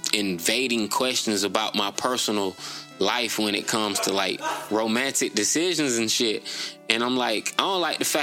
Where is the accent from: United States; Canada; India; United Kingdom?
United States; Georgia; Like I'm from Georgia.